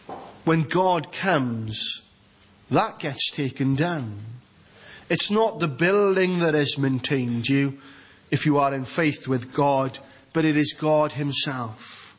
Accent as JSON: {"language": "English", "region": "Wales", "country": "United Kingdom", "said": "As Welsh people, we love our rugby. And I probably love my rugby as much as any of you."}